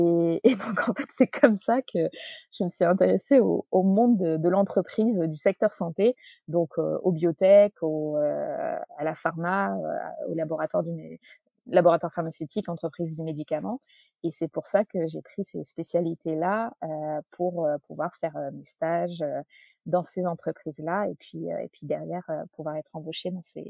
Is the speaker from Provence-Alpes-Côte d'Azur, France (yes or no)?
yes; Nice, Provence-Alpes-Côte d'Azur, France; j'ai grandi à Nice, je suis niçoise d'origine. J'ai fait mes études à Nice jusqu'au bac